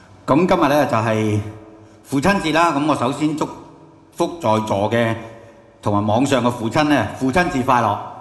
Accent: Hong Kong; 包括我們香港人最重要的是什麼？錢，是不是？

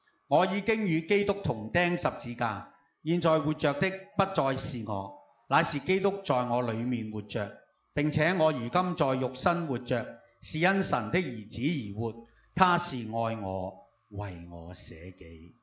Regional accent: Hong Kong; 特别我们香港人，我们很忙碌，我们24小时都不够用

